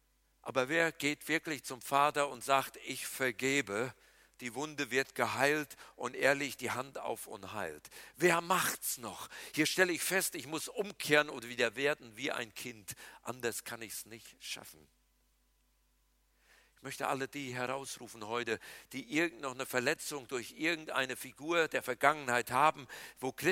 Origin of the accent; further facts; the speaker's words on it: North Rhine-Westphalia, Germany; Ich kann mich daran erinnern, wie wir Ski gefahren sind bei uns im Siegerland.